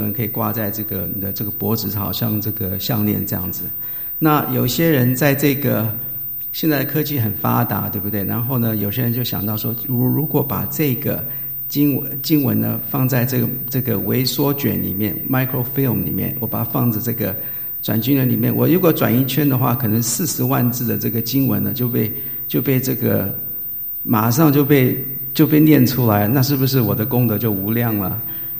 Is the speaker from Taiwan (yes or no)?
yes; Taiwan; born there; 那我是台湾出生的，所以我妈妈小时候呢，常常跟我有讲过一句话